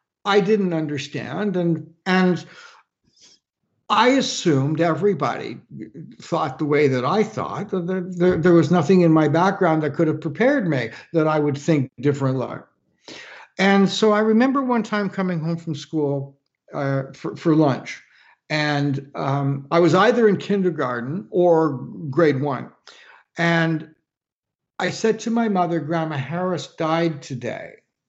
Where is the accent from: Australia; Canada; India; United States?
Canada; Toronto, Ontario; So I'm a Canadian boy, Torontonian